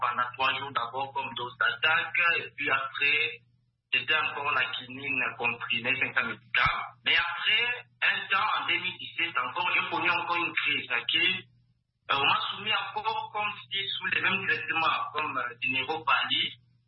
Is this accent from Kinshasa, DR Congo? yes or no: no; Lubumbashi, Haut-Katanga, DR Congo; vivre avec cette maladie-là, ici chez nous, en RDC, à Lubumbashi